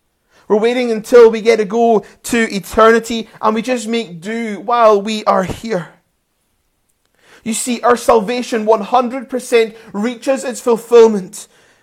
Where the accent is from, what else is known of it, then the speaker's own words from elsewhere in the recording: Scotland, United Kingdom; And we got being Scottish, we got a cracking deal.